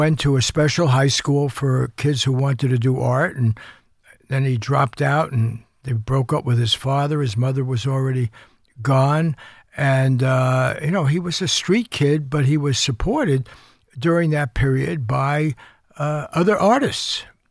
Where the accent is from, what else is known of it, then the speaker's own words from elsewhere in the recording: Bronx, New York, United States; when I was a kid growing up in the Bronx, we didn't have it in our neighborhood